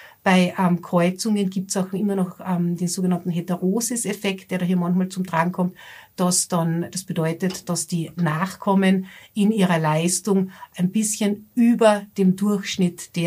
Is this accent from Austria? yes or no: yes; Austria; Bei uns in Österreich wird zum Beispiel gerne der weißblaue Belgier eingesetzt.